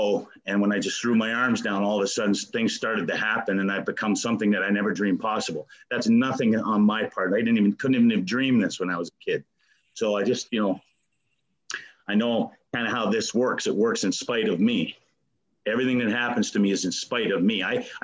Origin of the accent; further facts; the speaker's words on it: Ontario, Canada; I grew up in the Ottawa Valley in a little place with a river in the back of us and a river in the front of us.